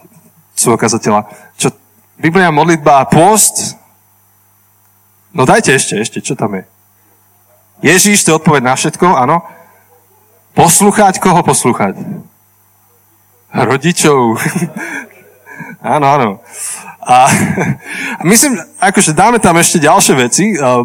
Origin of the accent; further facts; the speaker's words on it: Žilina, Žilina Region, Slovakia; som tu zo Žiliny